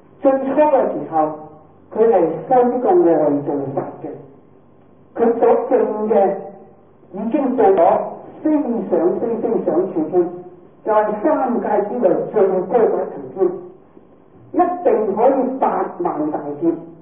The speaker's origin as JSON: {"language": "Cantonese", "country": "China", "said": "但係因為我哋中國人咧就喜歡精簡"}